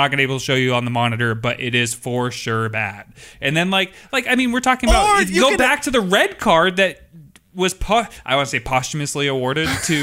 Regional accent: Seattle, Washington, United States; and we're from Seattle

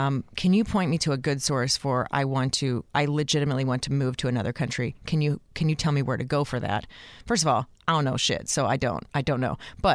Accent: the South, United States; I am from the South. I have lived in several Southern states

